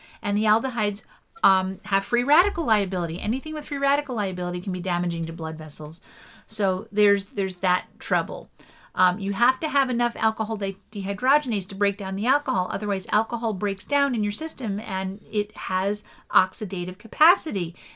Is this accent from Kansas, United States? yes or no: no; East Windsor, New Jersey, United States; And I grew up on Hawthorn Lane when I was a kid and in East Windsor, New Jersey.